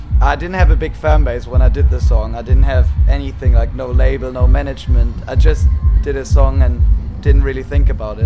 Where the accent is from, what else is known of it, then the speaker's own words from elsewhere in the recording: Germany; English is a second language; my home country Germany